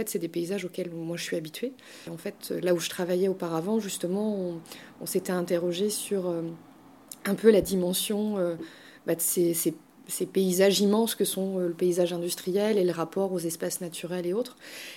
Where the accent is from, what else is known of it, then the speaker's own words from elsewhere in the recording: Nantes, Pays de la Loire, France; je suis originaire de Nantes